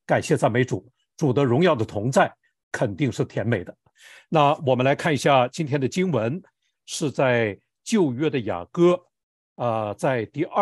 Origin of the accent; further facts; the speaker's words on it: China; 作为我们中国人，自从在那个大年初一过我们中国人的新年开始，其实呢，春天就已经来到了。